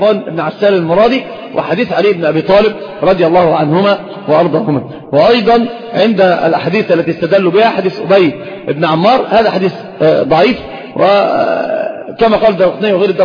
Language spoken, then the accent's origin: Arabic; Saudi Arabia; والخف ظاهر عندنا في السعودية